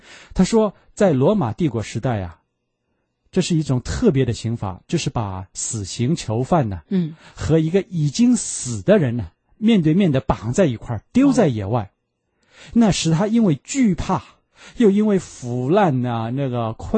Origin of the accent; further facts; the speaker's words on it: Shandong, China; accent: Shandong; 咱们山东话说后脊梁杆子